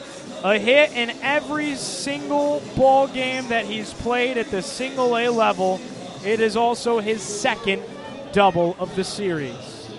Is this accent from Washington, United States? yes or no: no; Syracuse, New York, United States; Happened in my hometown up in Syracuse.